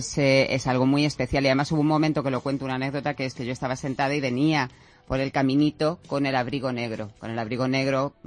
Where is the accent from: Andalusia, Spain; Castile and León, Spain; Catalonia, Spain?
Andalusia, Spain; Torremolinos; Pues yo me crié en Torremolinos